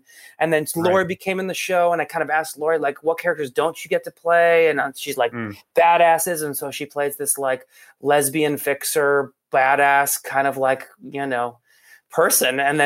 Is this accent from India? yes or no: no; Iran; moved away; I'm an immigrant from Iran that grew up in a country where my parents didn't speak English.